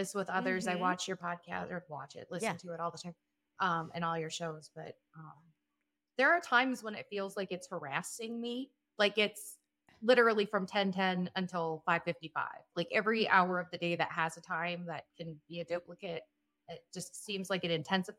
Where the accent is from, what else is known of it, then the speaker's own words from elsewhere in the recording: South Dakota, United States; I am from South Dakota.